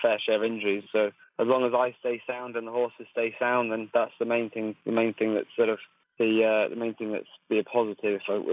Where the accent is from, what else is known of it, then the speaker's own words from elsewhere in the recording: Wales, United Kingdom; now in Gloucestershire, United Kingdom; My stepmom used to have a stud farm up in North Wales, and I grew up hunting. And so I live in Gloucestershire, not far from Cheltenham.